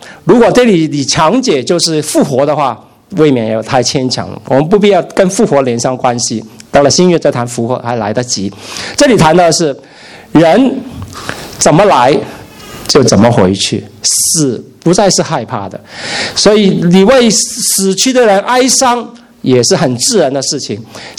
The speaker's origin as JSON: {"language": "Chinese", "country": "China", "said": "而我们中国人看着什么都是吃的，什么都要占为己有"}